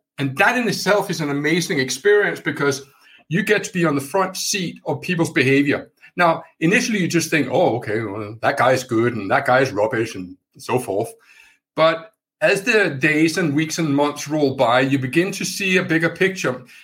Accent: Denmark; I am from Denmark.

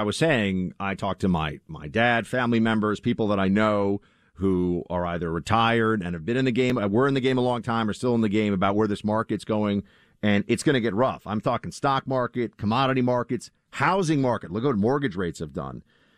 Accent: New York, United States; Everybody that I know, I grew up in New York City. My family's a Wall Street family.

